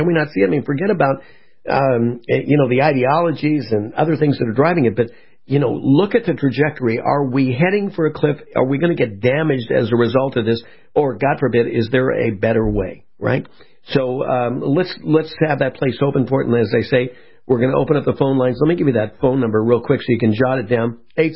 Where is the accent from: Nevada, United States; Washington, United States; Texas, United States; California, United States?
California, United States; I mean, we're from the West, you know, we're in California.